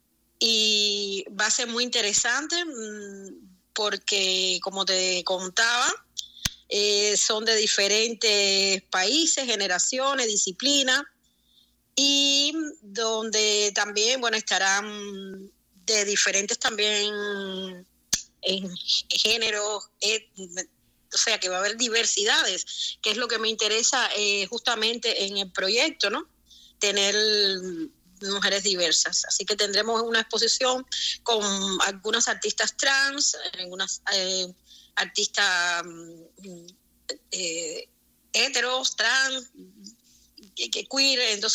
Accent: Cuba; born there; yo como nací en Cuba, también en Cuba hay muchos feminicidios que no se conocen

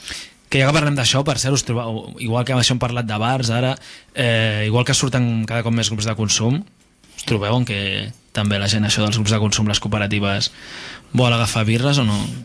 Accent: Catalonia, Spain; Jo almenys recordo de petit que a Catalunya només podies veure

